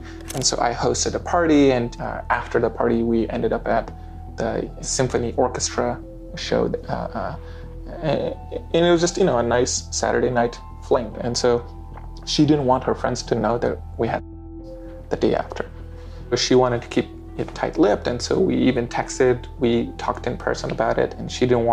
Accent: Afghanistan; I'm from Afghanistan. I was born in a refugee camp on the border of Afghanistan and Pakistan. My family was escaping political turmoil, violence, and civil war.

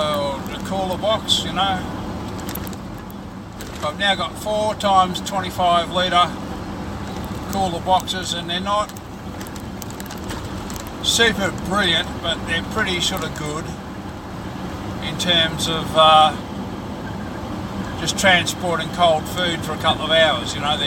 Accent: United Kingdom; Because we are British, and British people are superior.

